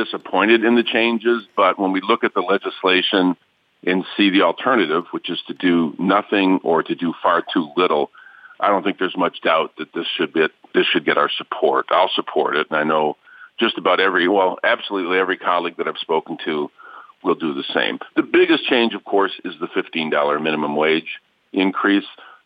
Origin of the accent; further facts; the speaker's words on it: Flint, Michigan, United States; 40% of my hometown of Flint live in poverty.